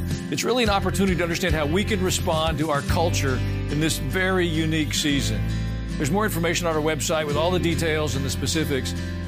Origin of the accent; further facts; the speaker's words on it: Tennessee, United States; I grew up in Middle Tennessee, in the barns of Middle Tennessee, with the horse business of Middle Tennessee.